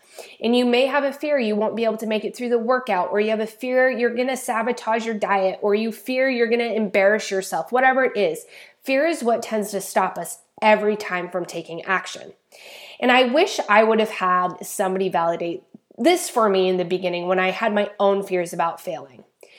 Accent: Idaho, United States; But I grew up in Idaho, so hiking was almost an every weekend thing in the summer. I was raised LDS

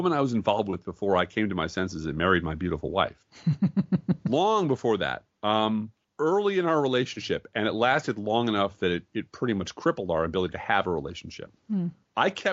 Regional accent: United Kingdom; up to and including us being the British, redrawing their maps after World War

